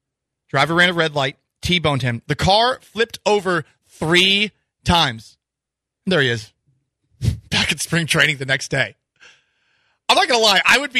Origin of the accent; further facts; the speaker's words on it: Massachusetts, United States; I remember the town I was growing up in Massachusetts. I'm 5 years old, and I couldn't get the seat buckled.